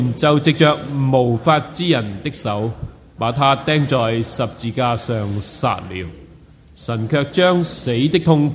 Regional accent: New Territories, Hong Kong; 因为我们在新界长大，看星对于人来说是绝不陌生。

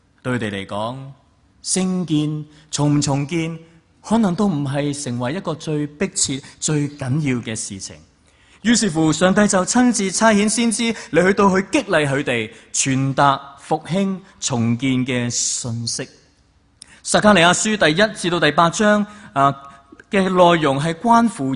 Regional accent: Hong Kong; 今天我们作为香港人，我们都很难明白什么是国破家亡的情况。

